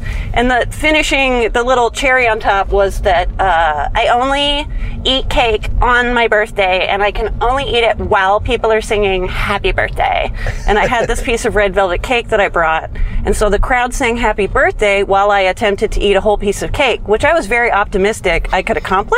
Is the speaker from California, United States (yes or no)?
yes; Napa, California, United States; Because I am from Napa, a neighboring city to Petaluma.